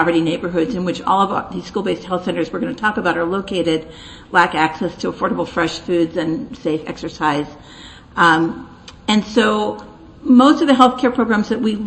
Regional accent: New York, United States; And so I'm from New York and I'm talking fast.

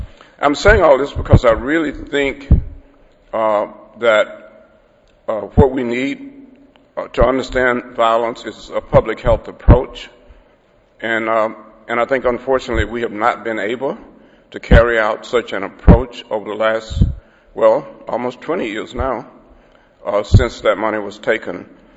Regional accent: Alabama, United States; violence was sort of a way of life growing up in Alabama. I remember that when we lived out on a farm

